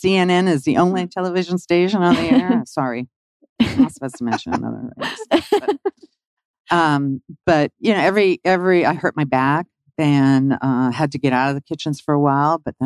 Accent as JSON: {"language": "English", "region": "Virginia", "country": "United States", "tie": "born or raised there"}